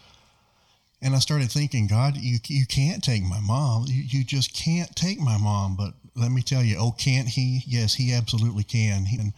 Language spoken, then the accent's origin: English; Kentucky, United States; I was born in Eastern Kentucky in the Appalachian region. My father was a coal miner and my mother was a teenager.